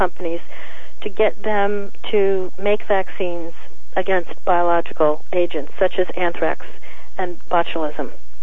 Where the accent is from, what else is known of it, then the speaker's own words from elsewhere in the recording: United States; And I certainly hope as an American that it was extremely small